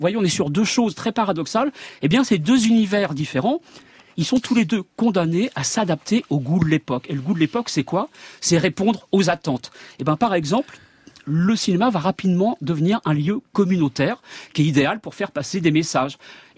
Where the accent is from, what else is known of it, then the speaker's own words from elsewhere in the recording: Normandy, France; en tant que Normand, c'était un peu trop facile, le cidre et le Calvados.